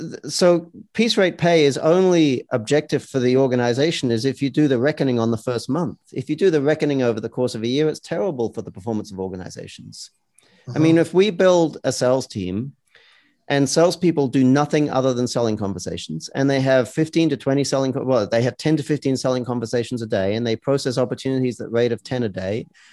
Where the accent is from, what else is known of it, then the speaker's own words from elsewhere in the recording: Australia; I come from Australia where we have a lot of socialist, employment law.